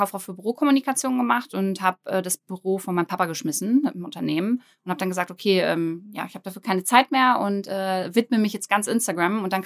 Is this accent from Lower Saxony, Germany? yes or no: yes; Braunschweig, Lower Saxony, Germany; ich komme aus Braunschweig, bin 29 Jahre alt